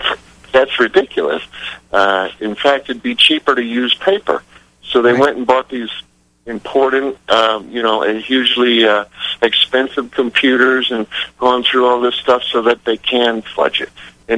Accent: England, United Kingdom; now in Mexico; I live in Mexico, but I'm obviously English.

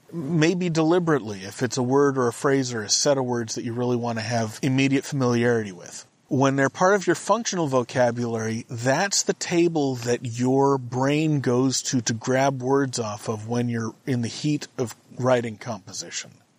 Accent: California, United States; also born or lived in Texas; I grew up in California and a little bit in Texas. I am not the least bit British except by distant ancestry.

